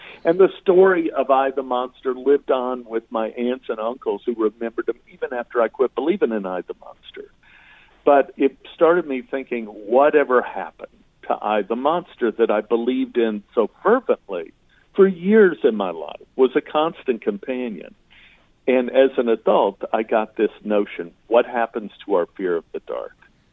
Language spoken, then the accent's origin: English; Texas, United States; And I'm so happy I grew up in Texas